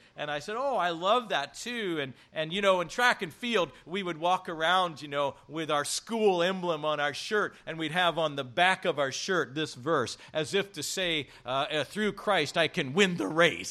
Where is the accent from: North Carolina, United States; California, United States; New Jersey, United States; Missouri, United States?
Missouri, United States; Kansas City; You know I'm from Kansas City, don't you?